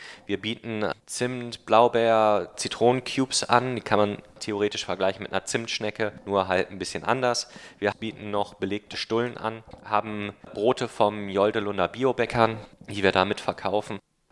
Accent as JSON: {"language": "German", "region": "North Rhine-Westphalia", "country": "Germany", "moved": "as an adult", "said": "jung würde ich mich ja nicht mehr bezeichnen, Mitte 30. Wir kommen beide aus NRW."}